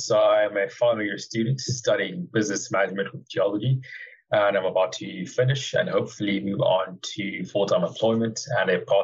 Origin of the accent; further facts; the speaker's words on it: Zimbabwe; moved away; I'm coming from Zim. I think it's about 6,000 odd miles. So it's definitely quite a walk from Zim.